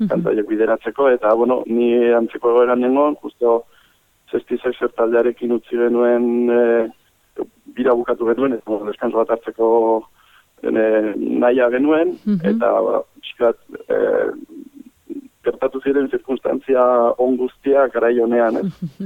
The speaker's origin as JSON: {"language": "Basque", "region": "Basque Country", "country": "Spain", "said": "Euskalduna gara eta Euskaraz egiten dugu"}